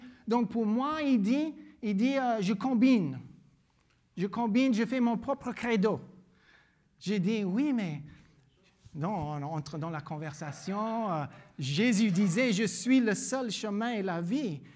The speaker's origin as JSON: {"language": "French", "region": "Louisiana", "country": "United States", "second_language": "French", "moved": "as an adult", "lives_now": "Belgium", "said": "Il a entendu mon accent. Il me dit, tu viens d'où? Je dis, je viens de la Louisiane, aux États-Unis."}